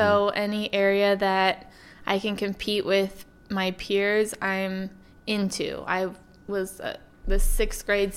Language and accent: English; Milwaukee, Wisconsin, United States; also born or lived in Waukesha; I grew up in Milwaukee, though. I was born in Waukesha.